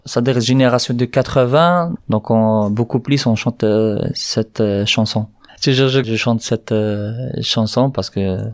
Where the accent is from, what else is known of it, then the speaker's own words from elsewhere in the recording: Algeria; now in France; je viens de l'Algérie, donc j'ai une fille et deux garçons